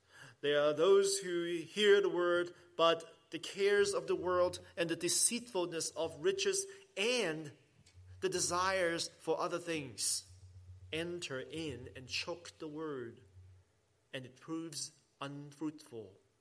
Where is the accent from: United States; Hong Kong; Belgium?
Hong Kong; When I was young, growing up in Hong Kong